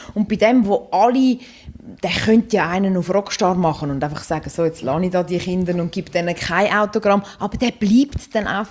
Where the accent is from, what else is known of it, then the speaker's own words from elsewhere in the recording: Switzerland; Dann heisst es auch bei uns in der Schweiz so, nein, kannst du nicht einen anderen nehmen, weißt du, der ist schon gewesen.